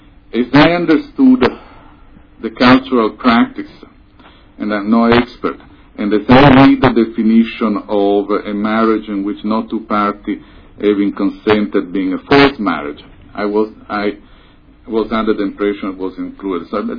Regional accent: Italy; English is a second language; forgive me, it's my accent. In Italy, we call it.

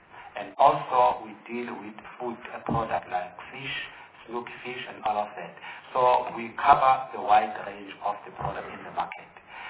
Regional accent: South Africa; which as a South African or part of the African continent is not something which is good.

